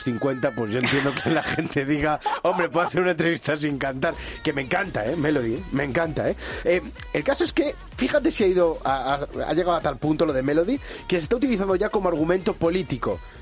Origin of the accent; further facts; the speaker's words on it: Galicia, Spain; Yo soy gallego, a mí las gaitas me encantan